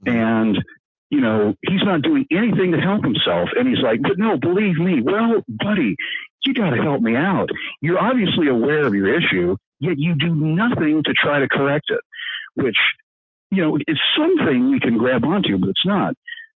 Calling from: Minneapolis, Minnesota, United States; I'm calling from Minneapolis, but the phone is Fresno.

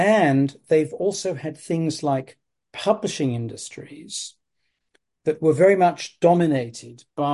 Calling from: Spain; so publishers in Spanish of books are mostly owned here in Spain, where I'm speaking to you from, for example.

